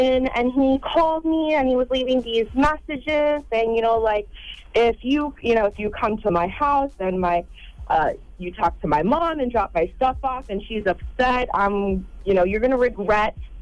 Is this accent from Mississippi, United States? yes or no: no; Florida, United States; I'm from Florida.